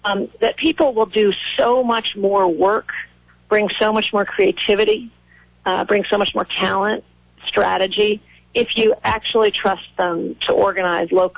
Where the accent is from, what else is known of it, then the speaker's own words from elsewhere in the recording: Norwich, Vermont, United States; I always joked, you know, you could just go back up to a general store in my hometown, Dan and Witt's, Norwich, and ask people, and they'd tell you I haven't lived there for a while.